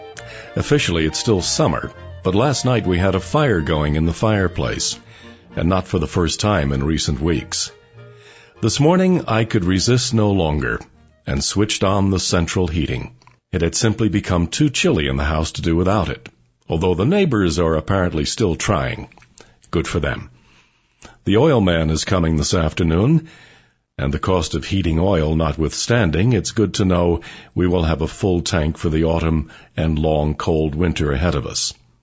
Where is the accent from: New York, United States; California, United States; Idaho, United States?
New York, United States; moved away as an adult; now in Switzerland; Where I grew up back in the New York area, our summers were tropical and were measured in months, not days.